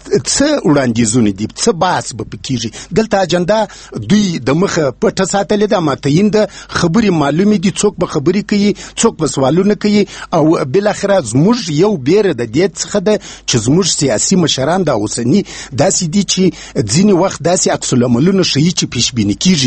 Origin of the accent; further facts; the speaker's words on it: Kandahar, Afghanistan; زه اوس وګورئ، زه مثلا د کندهار یم